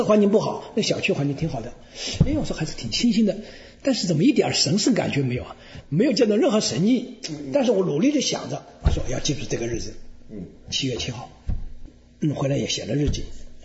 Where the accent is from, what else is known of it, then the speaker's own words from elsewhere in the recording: Shishou, Hubei, China; 那这就是我的渊源，在我老家湖北石首